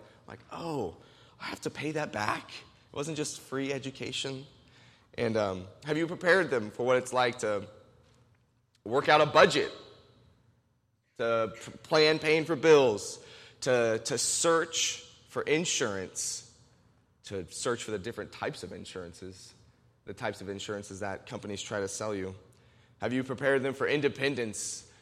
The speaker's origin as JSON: {"language": "English", "town": "Greensburg", "country": "United States", "tie": "born or raised there", "said": "I grew up in Greensburg, so we just drive around Greensburg for a couple hours just talking and hanging out."}